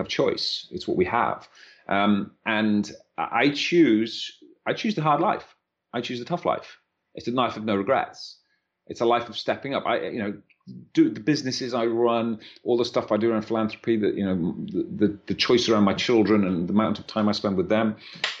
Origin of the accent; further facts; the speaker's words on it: Wales, United Kingdom; Yeah, like I was brought up in West Wales, right, in a tiny, tiny little village in the depths of Wales.